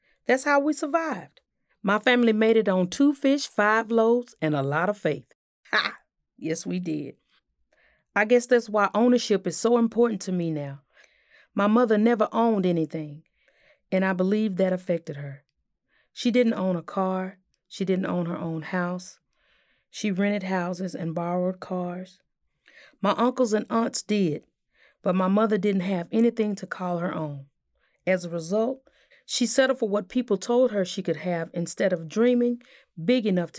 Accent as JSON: {"language": "English", "town": "Fort Worth", "region": "Texas", "country": "United States", "tie": "born or raised there", "said": "I grew up in Fort Worth, Texas. We moved some, but not as much as David's family moved."}